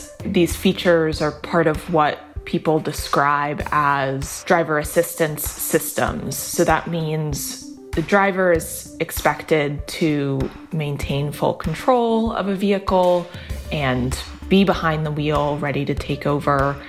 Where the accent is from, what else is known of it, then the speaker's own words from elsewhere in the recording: New York, United States; You know, I grew up in New York as well, so I feel you there.